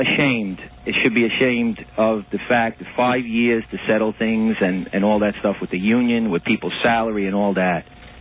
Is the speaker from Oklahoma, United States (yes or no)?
no; Bronx, New York, United States; from the Bronx.